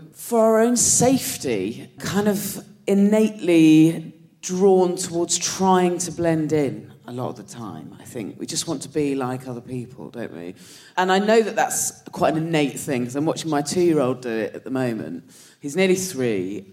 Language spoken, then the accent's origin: English; South West England, United Kingdom; I'm from Dorset, there was no such thing.